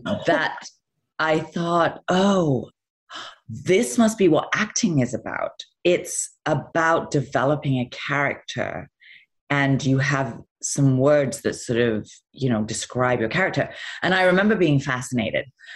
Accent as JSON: {"language": "English", "region": "England", "country": "United Kingdom", "said": "And I remember saying, well, I'm English."}